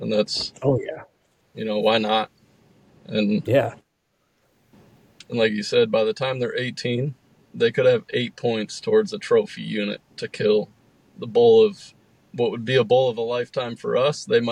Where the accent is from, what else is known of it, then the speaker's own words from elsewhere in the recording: Pennsylvania, United States; even my home state of Pennsylvania, I buy elk points in Pennsylvania.